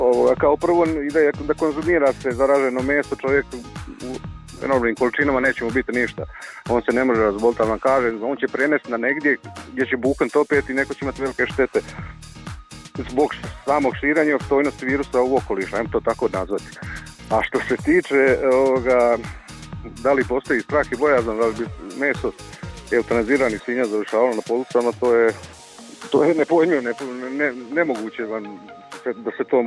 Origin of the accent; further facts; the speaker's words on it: Lika-Senj County, Croatia; ako bi se bolest pojavila kod nas u Lici, gdje imamo mali broj objekata koji se bave proizvodnjom i uzgojom svinja